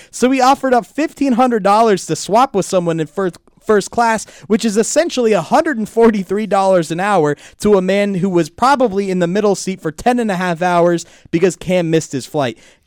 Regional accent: California, United States; My home state of California is trying to do a good thing

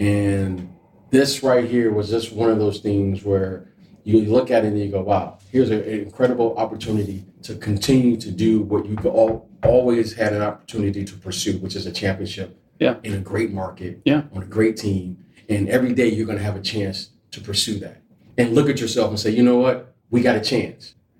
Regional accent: Chicago, Illinois, United States; You know, as an ex-player, you know, I grew up in Chicago.

